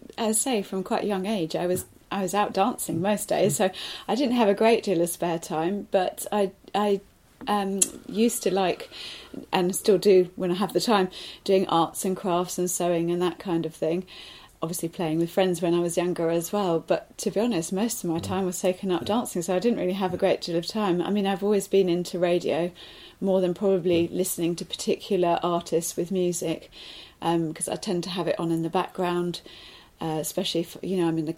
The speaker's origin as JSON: {"language": "English", "town": "Canterbury", "region": "South East England", "country": "United Kingdom", "tie": "born or raised there", "also_born_or_lived": "Netherlands", "said": "I was born in Canterbury. So, and then I started to grow up in Canterbury, but my family actually moved to the Netherlands for a year when I was about two, because of my father's work at the time."}